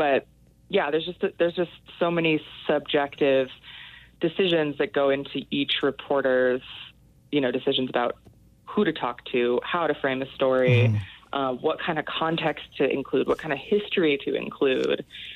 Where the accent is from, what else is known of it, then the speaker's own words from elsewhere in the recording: Midwest, United States; You know, I'm white, I'm from the Midwest, I'm from, you know, a middle class, relatively privileged background.